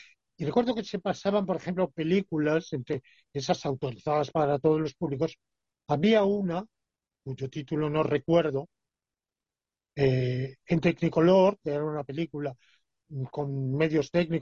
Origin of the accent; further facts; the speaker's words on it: Alicante, Valencian Community, Spain; born there; Desde mi ciudad natal, Alicante, hasta la costa argelina, hay una distancia